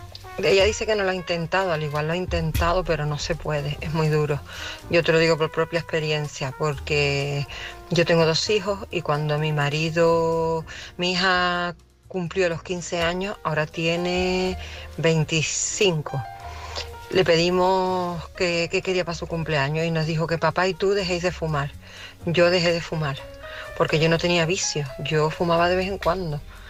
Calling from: Tenerife, Canary Islands, Spain; de Tenerife

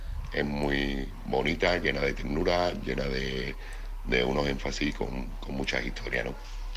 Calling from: Seville, Andalusia, Spain; corresponsal de Sevilla.

